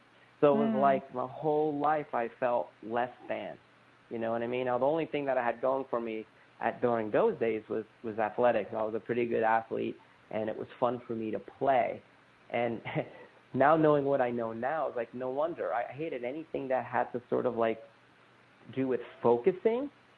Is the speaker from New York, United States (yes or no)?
yes; New York City, New York, United States; also born or lived in New Jersey; I was a kid from Brooklyn, Queens, New York, and my mother remarried